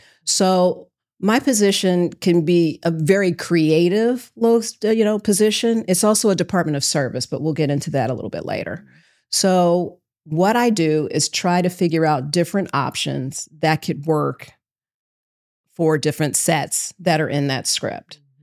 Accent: Cincinnati, Ohio, United States; because I grew up in Cincinnati, I knew, you know, downtown Cincinnati really well.

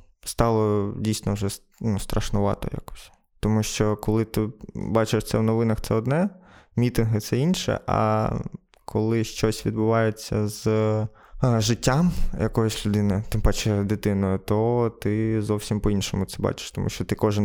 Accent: Kostiantynivka, Donetsk Oblast, Ukraine; я з Костянтинівки, де не було ніяких активних дій, були мітинги, так, але не було якихось пострілів, вбивств і так далі.

